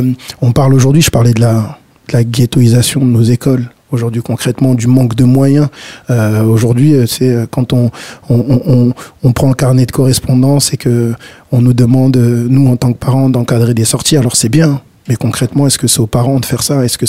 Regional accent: Cergy, Île-de-France, France; C'est vrai que je suis de Cergy

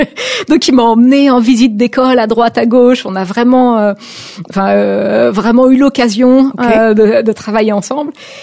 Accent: France; pour le coup, je suis française, perçue comme française

